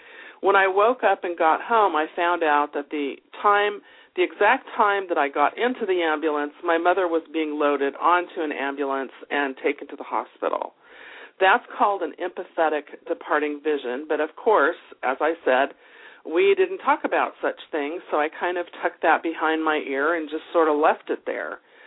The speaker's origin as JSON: {"language": "English", "region": "California", "country": "United States", "said": "When I was about 15 years old, I come from California"}